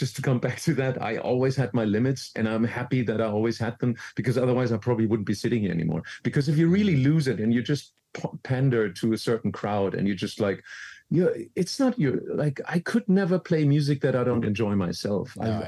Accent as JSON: {"language": "English", "town": "Frankfurt", "region": "Hesse", "country": "Germany", "said": "I came from Frankfurt. My DJ school was the Omen in Frankfurt, where I was resident from 95 to 98 until it closed."}